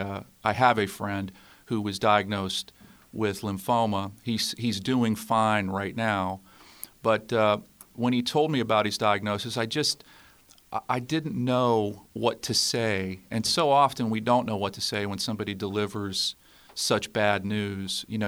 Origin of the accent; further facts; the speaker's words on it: Weirton, West Virginia, United States; now in Pittsburgh, United States; I'm from Weirton originally, but I've been living in Pittsburgh for the last, I don't know, 26, 27 years.